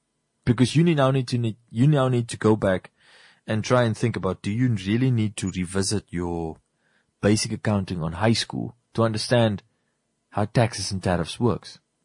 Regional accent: Namibia; because I as a Namibian, I'm not a South African.

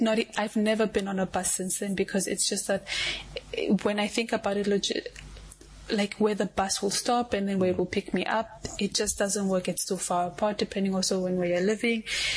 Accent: Namibia; always get this thing where I'm like, oh, you're the first Namibian I've ever met. And they think I'm Kenyan or Nigerian.

